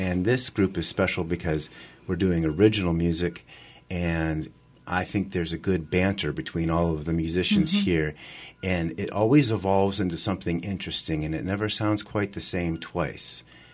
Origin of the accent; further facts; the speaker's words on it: Pennsylvania, United States; I'm from Pennsylvania.